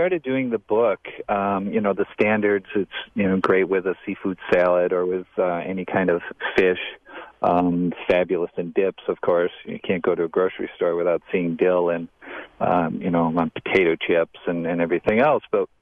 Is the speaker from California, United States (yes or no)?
no; Wisconsin, United States; We are from Wisconsin.